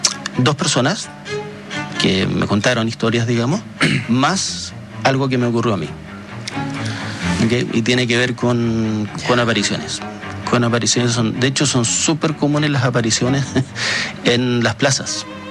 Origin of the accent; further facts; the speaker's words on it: Punta Arenas, Magallanes, Chile; con mi familia, en mi casa en Punta Arenas. Yo soy magallánico.